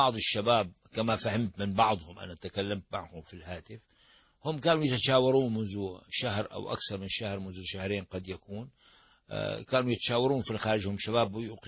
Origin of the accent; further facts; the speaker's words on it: Syria; كان عندنا في سوريا أكثر من 4000 سجين رأي أو سجين سياسي